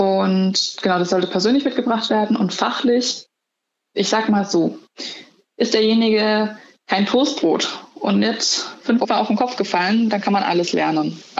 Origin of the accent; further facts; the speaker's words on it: Heidelberg, Baden-Württemberg, Germany; in meiner Heimat, in Heidelberg, da wo ich herkomme